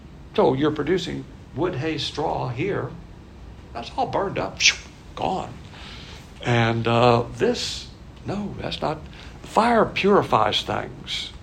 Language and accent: English; the South, United States; I hate to say when things go south because I'm a Southerner.